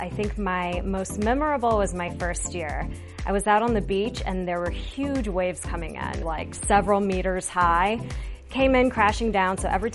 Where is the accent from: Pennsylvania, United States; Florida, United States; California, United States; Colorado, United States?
Colorado, United States; Boulder; third season as a Denver Broncos cheerleader, and I'm from Boulder, Colorado.